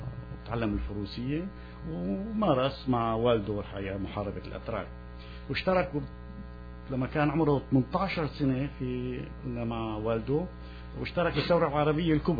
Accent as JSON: {"language": "Arabic", "town": "Damascus", "region": "Damascus Governorate", "country": "Syria", "tie": "born or raised there", "also_born_or_lived": "Suwayda", "said": "أنا من مواليد هذيك المنطقة الحقيقة، أنا مواليد السويدة يعني، وعشت في دمشق كل حياتي."}